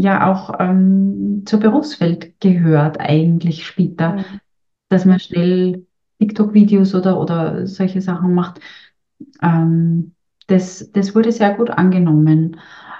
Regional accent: Austria; aber bei uns in Österreich beim Lehrermangel, Quereinsteiger werden extrem gefördert

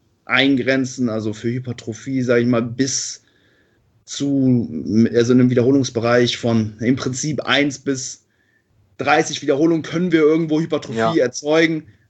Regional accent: Cologne, North Rhine-Westphalia, Germany; ich komme aus Köln.

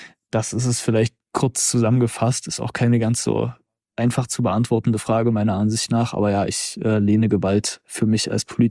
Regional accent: Zwickau, Saxony, Germany; ob jetzt in meiner Heimatstadt Zwickau

